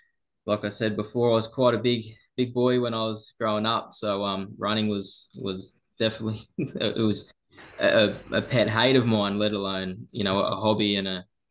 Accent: New South Wales, Australia; always growing up on the Central Coast, I'd seen it every year

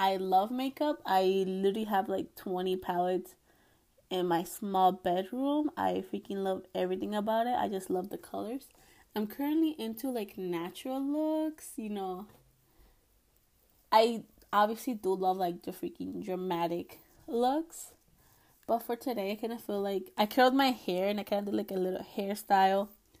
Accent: Puerto Rico; accent: Puerto Rican; when you hear me speak my accent, it's mostly when, like, I'm talking to my parents or my brother or someone who's, like, you know, Puerto Rican.

